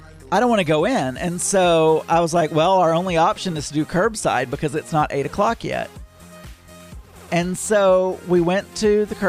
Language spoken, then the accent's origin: English; the South, United States; And I grew up in the South with fried food and burgers